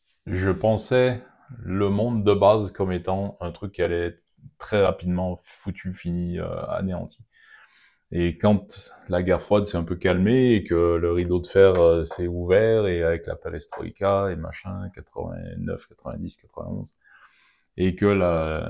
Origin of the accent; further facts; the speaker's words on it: Quebec, Canada; parce que j'ai grandi au Québec pendant la guerre froide